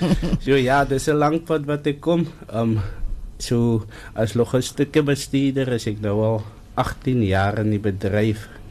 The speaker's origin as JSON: {"language": "Afrikaans", "town": "Wellington", "region": "Western Cape", "country": "South Africa", "tie": "born or raised there", "said": "ja, van Wellington, groot geword, op die plaas Heksberg, daar al die pad uit Wellington"}